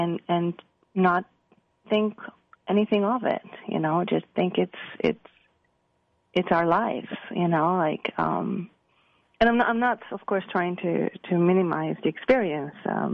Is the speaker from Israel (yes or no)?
yes; Israel; I want to write a collection that sort of reflects how I grew up in Israel